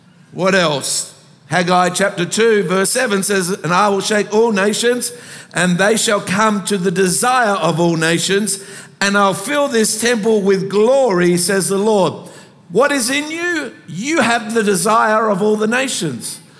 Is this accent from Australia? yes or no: yes; Adelaide, South Australia, Australia; I was brought up in Adelaide.